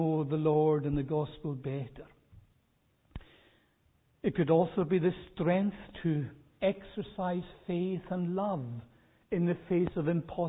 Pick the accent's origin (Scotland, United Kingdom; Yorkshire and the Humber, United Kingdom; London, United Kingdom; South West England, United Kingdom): Scotland, United Kingdom; You know what it's like when you come to certainly ourselves as Scottish people, we look back on the past at this time of year.